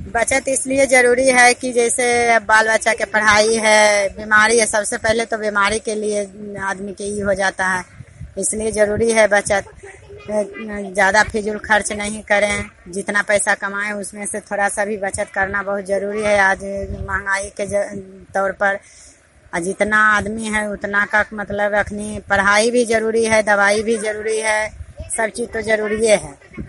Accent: Noorsarai, Bihar, India; नूरसराय ग्राम और जिला नालंदा का निवासी हूँ।

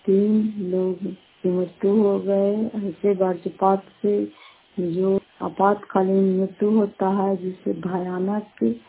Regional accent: Bihar, India; हम लोग भी नालंदे जिले के हैं

